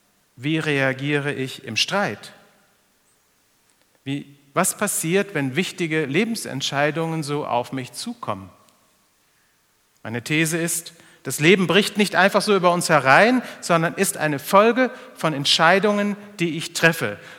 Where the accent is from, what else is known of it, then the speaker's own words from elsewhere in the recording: North Rhine-Westphalia, Germany; Ich komme hier aus dem Ruhrgebiet.